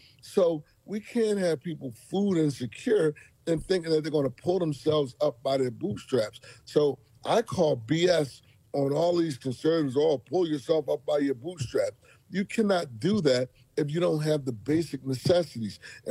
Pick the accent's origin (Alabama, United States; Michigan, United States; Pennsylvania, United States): Pennsylvania, United States; Philadelphia; And I tell him, look, I come from North Philadelphia, a poor neighborhood.